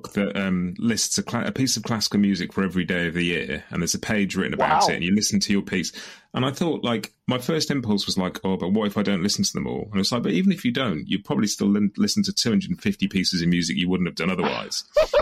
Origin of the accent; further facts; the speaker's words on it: England, United Kingdom; particularly being English, I don't know that English people really know what their roots music is anyway